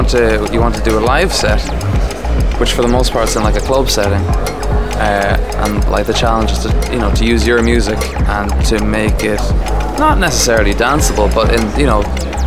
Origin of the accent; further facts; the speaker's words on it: Glasgow, Scotland, United Kingdom; also born or lived in Dublin, Ireland; now in New York, United States; I'm originally from Dublin, Ireland. Grew up musically in Glasgow, Scotland, I think, and currently in New York.